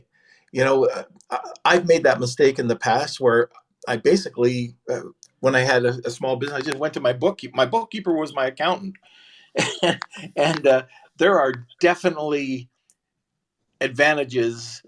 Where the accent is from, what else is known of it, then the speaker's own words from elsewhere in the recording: Canada; I'm from Canada.